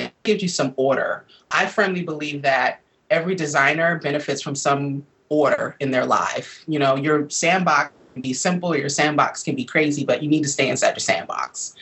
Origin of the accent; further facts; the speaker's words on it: Milwaukee, Wisconsin, United States; growing up in Milwaukee, where I'm originally from, New York City was like Emerald City to me.